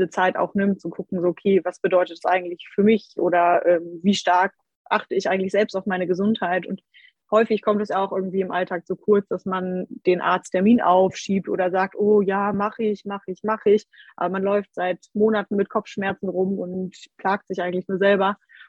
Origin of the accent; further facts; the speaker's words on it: Cologne, North Rhine-Westphalia, Germany; ich komme auch aus Köln.